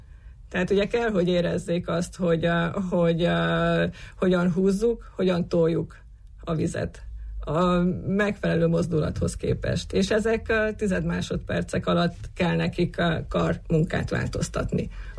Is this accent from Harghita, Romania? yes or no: no; Târgu Mureș, Mureș County, Romania; now in Hungary; Tulajdonképpen itt nőttem föl, és egyre jobban vonz az itthoni légkör